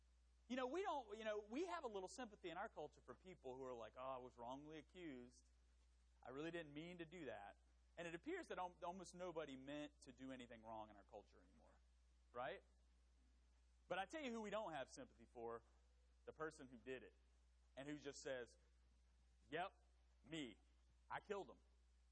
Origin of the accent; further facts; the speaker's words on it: North Carolina, United States; I'm from, you know, I grew up in North Carolina, so I'm from the South.